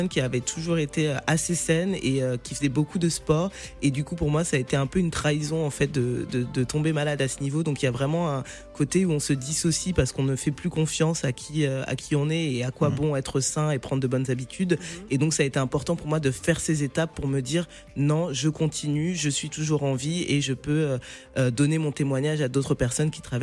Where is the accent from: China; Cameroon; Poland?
Cameroon; les légumes du village comme on dit chez nous au Cameroun